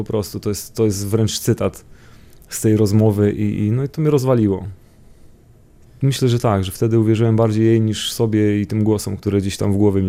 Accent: Lubsko, Lubusz Voivodeship, Poland; Środowisko, w którym się wychowywałem w Lubsku, w takiej małej miejscowości.

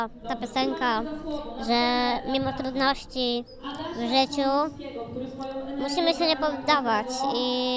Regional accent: Słupca, Greater Poland Voivodeship, Poland; Ze Słupcy. I tam się zaczęła moja właśnie kariera.

